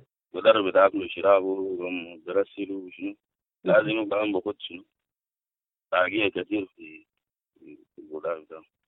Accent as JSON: {"language": "Arabic", "country": "South Sudan", "said": "بالرغم أنا إنسان جنوبي وكده أصل الناس بيقولوا لي أنا دارفوري"}